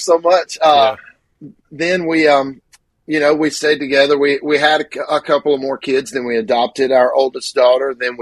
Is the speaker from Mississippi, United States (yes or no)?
yes; Grenada, Mississippi, United States; born there; And so I was born in Grenada, Mississippi